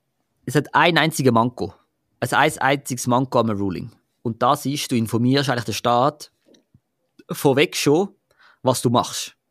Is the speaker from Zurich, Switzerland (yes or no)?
yes; Zurich, Switzerland; Zwar bin ich Zürcher, aber ich bash ein bisschen.